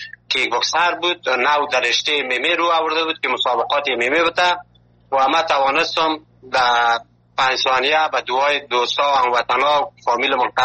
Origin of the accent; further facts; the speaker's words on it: Afghanistan; now in Malatya, Turkey; ما که اول که از افغانستان آمدیم در یک جای یک شار مالاتیا میگه